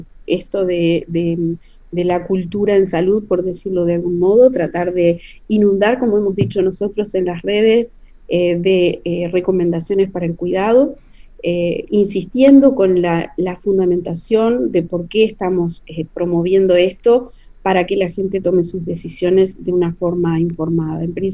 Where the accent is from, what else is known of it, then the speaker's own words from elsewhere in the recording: Uruguay; de nuestra idiosincrasia como personas y como población uruguaya